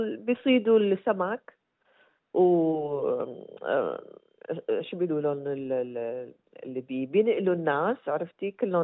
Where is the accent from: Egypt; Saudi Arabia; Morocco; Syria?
Syria; moved away; also born or lived in Lebanon / Thailand; انا طلعت من سوريا للبنان، ومن لبنان اجيت لتايلند، من تايلند لبالي لقيت شغل، عرفتي؟ وبعدين اجيت لهون بطريقة انه سنة 2011-12